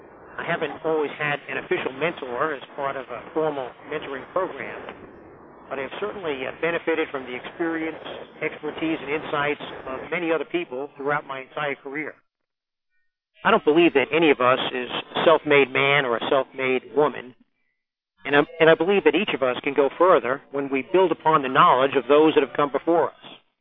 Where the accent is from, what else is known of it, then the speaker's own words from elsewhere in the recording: Long Island, New York, United States; I grew up on Long Island in New York, not too far from where I work now in Hawthorne, New York.